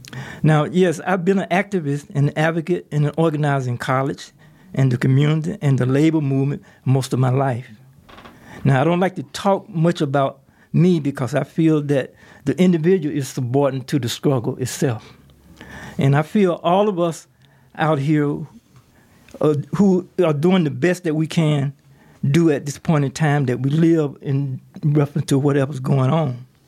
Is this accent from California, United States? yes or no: no; Georgia, United States; born there; I was born in Georgia. And I was born during the time of segregation, you know, the racist South, we used to call it.